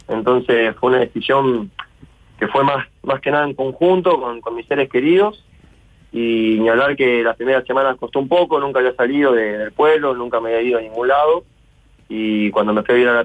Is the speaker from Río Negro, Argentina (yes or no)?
no; Empalme Villa Constitución, Santa Fe, Argentina; also born or lived in Rosario; vengo de Argentina. Mi pueblo se llama Empalme, Villa Constitución. Es un pueblo que sí, hoy debe rondar entre los 9.000 y 10.000 habitantes, pero sí, es un pueblito allá que bueno, viví prácticamente toda mi vida.